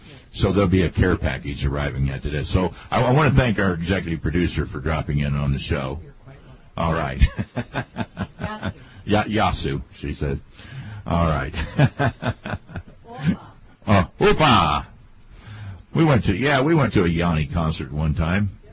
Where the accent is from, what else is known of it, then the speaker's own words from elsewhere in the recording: Ohio, United States; I got to tell you, I'm originally from Ohio, and I've always had respect for George Voinovich.